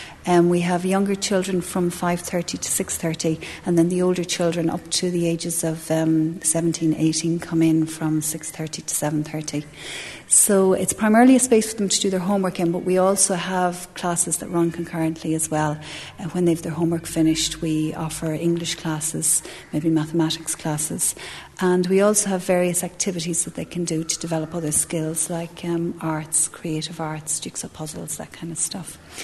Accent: west of Ireland, Ireland; I'm from Ireland, the west coast of Ireland. I'm in Oroville full-time about a year and a half.

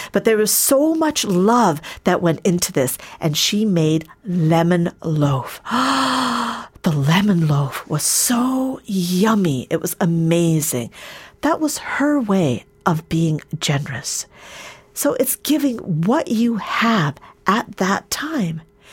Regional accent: Canada; also born or lived in Tanzania; I grew up in Canada. I was born in Tanzania and my parents are of Indian origin, but I did grow up in Canada.

